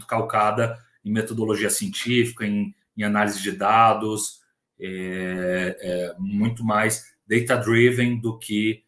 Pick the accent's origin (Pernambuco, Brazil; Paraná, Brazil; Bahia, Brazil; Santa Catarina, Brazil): Bahia, Brazil; moved away as an adult; now in Rio de Janeiro, Brazil; eu sou baiano e vim para o Rio de Janeiro fazer faculdade aqui, né?